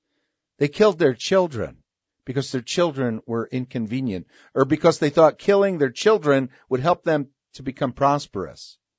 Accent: Princeton, New Jersey, United States; Princeton University, where I grew up in New Jersey, Princeton

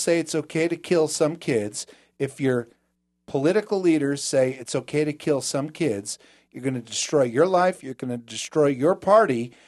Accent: New Jersey, United States; moved away; I'm from New Jersey, and long after I left there

